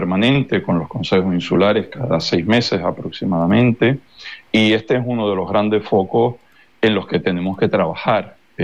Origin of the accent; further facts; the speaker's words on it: Canary Islands, Spain; nuestra particularidad como canarios no es por querernos diferenciales